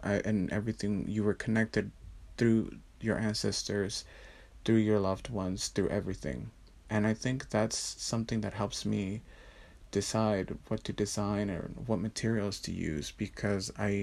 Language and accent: English; Oaxaca, Mexico; the area where I grew up in Mexico, in Oaxaca, was and continues to be Mixteca territory.